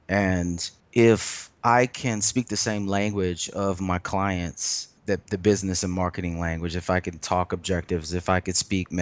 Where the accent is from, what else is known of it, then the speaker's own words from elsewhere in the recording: Lexington, South Carolina, United States; now in Brooklyn, United States; It's funny because I'm from Lexington, South Carolina. Originally, I was born there, and now I'm Brooklyn.